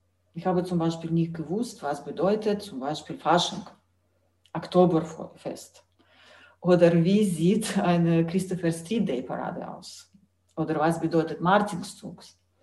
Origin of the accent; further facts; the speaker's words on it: Belarus; German is a second language; now in Germany; Demos habe ich gekannt, nur auf dem 1. Mai-Demo. Ja, in Deutschland habe ich schon gesehen, es gibt natürlich andere Hintergrund. In Weißrussland, Gewerkschaften werden staatlich gelenkt.